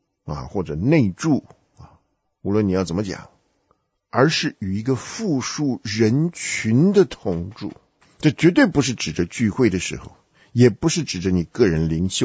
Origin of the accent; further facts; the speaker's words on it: China; 尤其今天我们从中国来需要小心一点